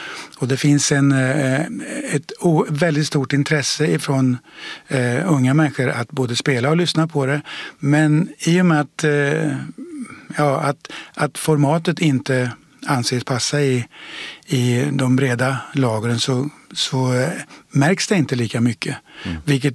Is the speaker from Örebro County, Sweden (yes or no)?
yes; Degerfors, Örebro County, Sweden; För jag spelar fotboll som alla andra hemma i Degerfors.